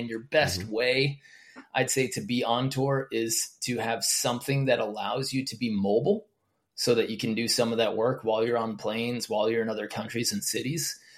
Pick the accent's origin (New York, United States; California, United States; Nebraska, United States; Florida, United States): New York, United States; Long Beach; all the way up to New York, my hometown in Long Beach, New York.